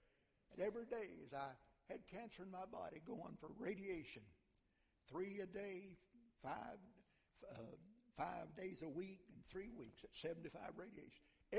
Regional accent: United States; When I was a boy, before I went off to play ball down in Mississippi, a great revival came to my hometown every night after supper.

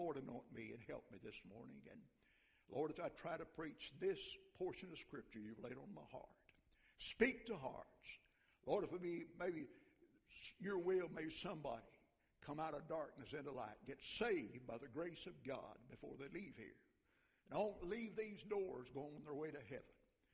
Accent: Soddy, Tennessee, United States; I traveled down to Saudi, where I'm born and raised in Saudi, Tennessee, to see my mother.

